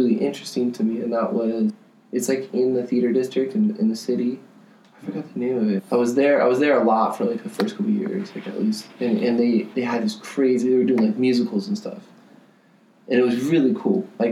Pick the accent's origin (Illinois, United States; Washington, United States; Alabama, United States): Washington, United States; Seattle; now in New York City, United States; I was like, well, I'm from Seattle. We don't, like, most people there is, like, don't yell as much.